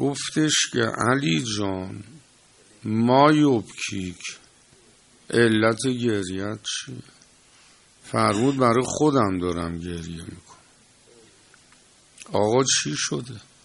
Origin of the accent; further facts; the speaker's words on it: Iran; نگفتم من ایرانیم